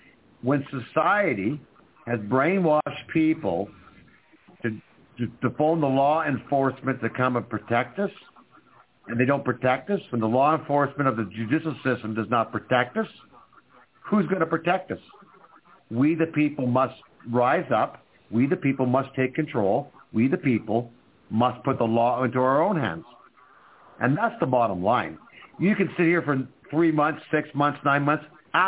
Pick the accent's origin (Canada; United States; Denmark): Canada; And by the way, you're an American. I'm supposedly Canadian, but we're the same blood. We're the same family. We came from the same British area, brought over here.